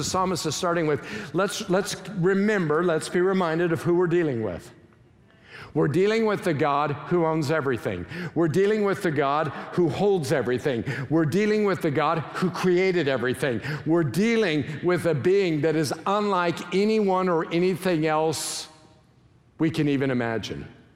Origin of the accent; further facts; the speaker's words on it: Colorado, United States; I'm from Colorado, and so over the course of my lifetime, I've climbed several 14ers.